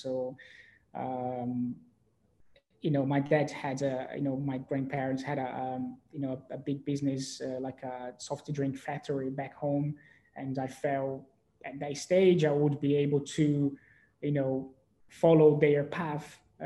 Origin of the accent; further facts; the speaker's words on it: São Paulo, Brazil; So so I'm originally from Brazil, from São Paulo. So that's where I've grown up.